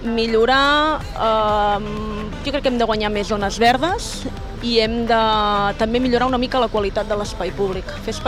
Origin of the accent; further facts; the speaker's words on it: Sabadell, Catalonia, Spain; Ara la Creu Alta, però sóc de la Concòrdia.